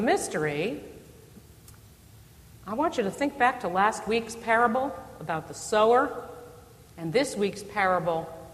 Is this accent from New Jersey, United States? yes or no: yes; New Jersey, United States; I like that one better. I'm from New Jersey.